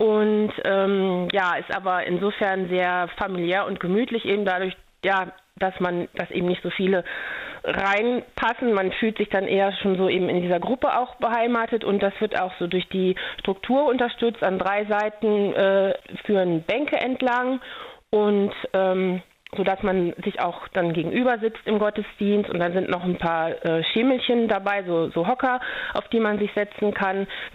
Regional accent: Northern Germany, Germany; now in Andernach, Germany; Also für mich ist meine Heimat jetzt hier Andernach, obwohl ich in Norddeutschland groß geworden bin. Und mein Mann und ich sind seit über 20 Jahren hier

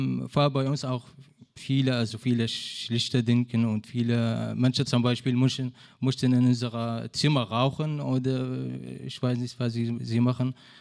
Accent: Syria; ich komme aus Syrien, ich komme aus islamischer Kultur und ich bin Araber.

